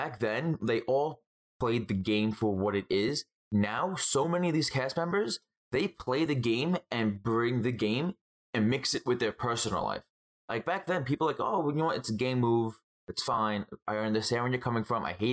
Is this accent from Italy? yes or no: yes; Italy; I'm Italian.